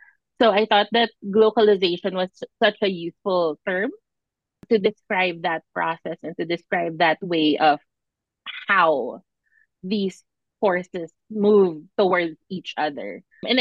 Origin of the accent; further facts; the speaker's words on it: Philippines; as a Filipino